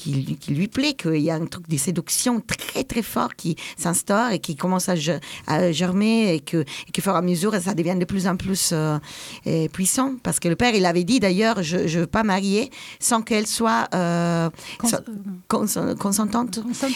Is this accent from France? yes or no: no; Italy; Donc moi, je suis italienne, j'aime beaucoup le langage, enfin la langue.